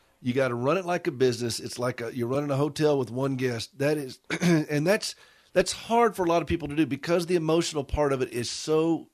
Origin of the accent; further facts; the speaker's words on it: South Carolina, United States; Listen, I'm Carolina born, Carolina bred.